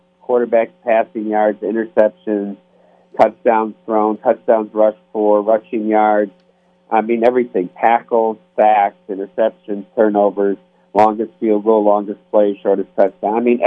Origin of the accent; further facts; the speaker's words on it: Dubuque, Iowa, United States; I remember growing up in Dubuque.